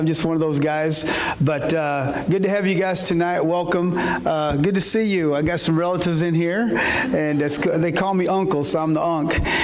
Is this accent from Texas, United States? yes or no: yes; Vernon, Texas, United States; So I'm originally from Vernon, Texas, born and raised, and I'm a redneck Mexican.